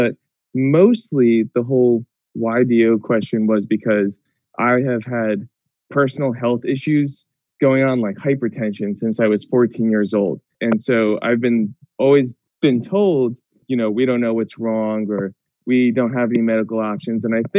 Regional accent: Franklin, New Jersey, United States; I'm from Franklin, New Jersey. It's a small town in North Jersey, right outside of New York City.

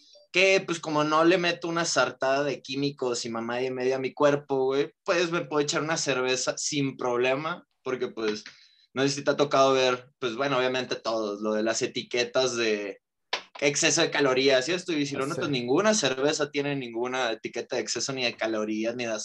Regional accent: Sonora, Mexico; Regresé, entrené todo un año allá en mi pueblito en Sonora.

